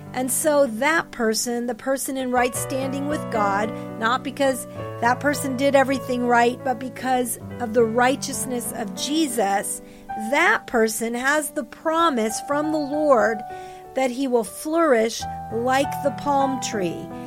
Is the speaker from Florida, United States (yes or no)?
yes; Florida, United States; I grew up in Florida and palm trees flourished all over that state.